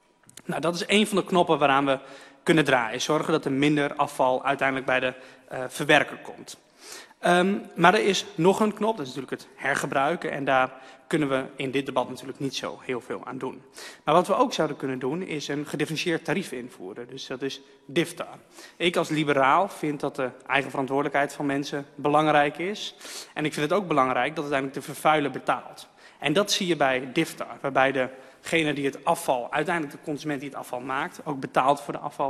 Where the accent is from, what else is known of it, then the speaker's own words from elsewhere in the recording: Diever, Drenthe, Netherlands; now in Groningen, Netherlands; Ik ben opgegroeid in Diever in Drenthe en daar hadden we 2 containers, inmiddels zelfs 3 afvalcontainers. Inmiddels is het 2024 en ik woon in Groningen, in de Weijert